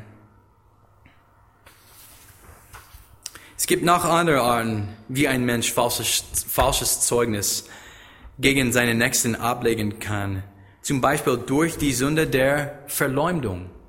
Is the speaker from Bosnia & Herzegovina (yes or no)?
no; United States; German is a second language; Ich habe bei McDonald's meine allererste Job als Amerikaner, war bei McDonald's.